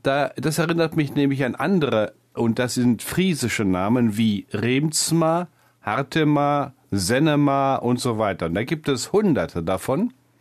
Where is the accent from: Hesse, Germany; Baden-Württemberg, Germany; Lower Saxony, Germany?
Lower Saxony, Germany; denn ich komme aus Ostfriesland